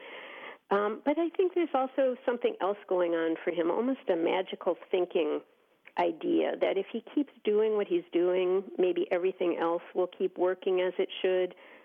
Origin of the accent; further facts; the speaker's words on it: Detroit, Michigan, United States; And when I was a girl growing up in Detroit, Devil's Night was a night for minor mischief, like ringing doorbells and soaping windows.